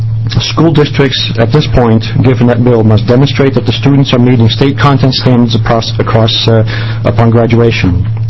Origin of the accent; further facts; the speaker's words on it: Corvallis, Oregon, United States; I'm from Corvallis, Oregon.